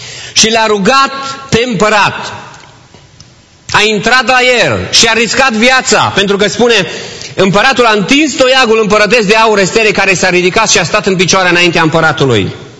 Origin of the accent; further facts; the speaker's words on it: Romania; Pentru că suntem români.